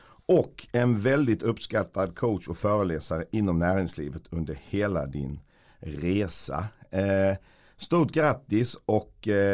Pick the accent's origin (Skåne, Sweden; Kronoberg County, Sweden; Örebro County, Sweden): Kronoberg County, Sweden; Växjö; Och sen en avstickare till min hemstad Växjö för en roll som spelande tränare